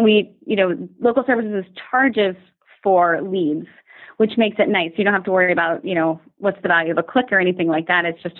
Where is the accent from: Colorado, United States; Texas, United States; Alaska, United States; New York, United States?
Texas, United States; Dallas; I'm originally from Dallas